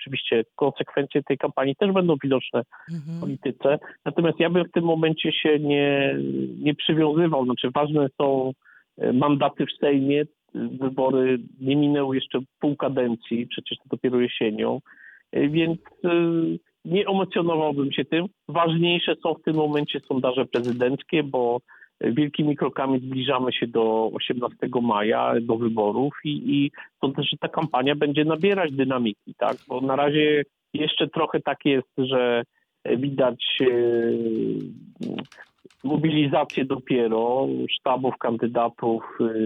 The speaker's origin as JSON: {"language": "Polish", "town": "Wałbrzych", "region": "Lower Silesian Voivodeship", "country": "Poland", "tie": "born or raised there", "said": "Wałbrzych, moje rodzinne miasto, gdy kończyłem liceum, miało 140 tysięcy mieszkańców, teraz spadło poniżej setki."}